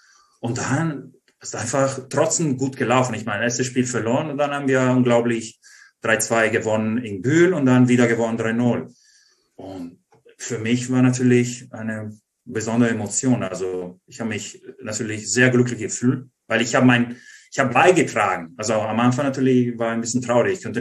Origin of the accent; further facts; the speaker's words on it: Italy; German is a second language; wo ich als Italiener und Ausländer